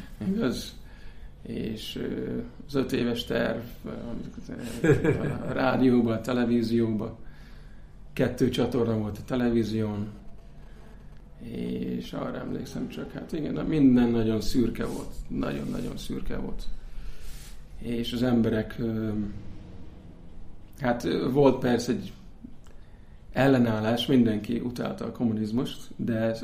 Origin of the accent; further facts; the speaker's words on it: Óbuda, Budapest, Hungary; born there; Nem, hát Óbudán születtem, 3. kerület, Magyarország.